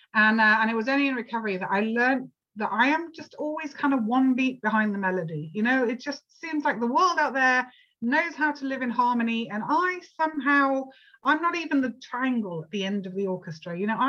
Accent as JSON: {"language": "English", "country": "United Kingdom", "said": "I'm sure you realize I'm not American. I'm actually from Saudi Arabia, I joke. But I'm actually from the UK"}